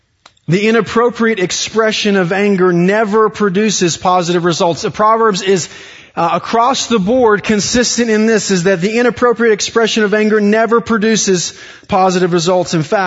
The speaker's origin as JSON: {"language": "English", "town": "Beaumont", "region": "Texas", "country": "United States", "tie": "born or raised there", "accent": "Texas", "said": "I grew up in Southeast Texas, outside of Beaumont, Texas, and every time I go back to visit my family down there, I come back speaking a little more East Texan. I'll recognize I have a Texas accent anyway"}